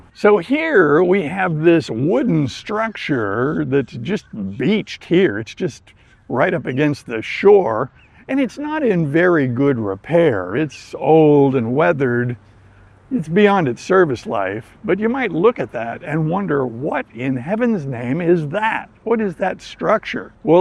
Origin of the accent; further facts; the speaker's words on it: East Coast, United States; also born or lived in West; And of course, when I grew up on the East Coast, it was very humid and we got used to it. But having lived in the West for so many years